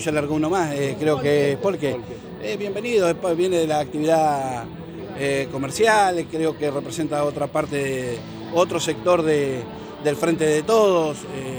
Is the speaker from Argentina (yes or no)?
yes; El Calafate, Santa Cruz, Argentina; somos todos de Calafate.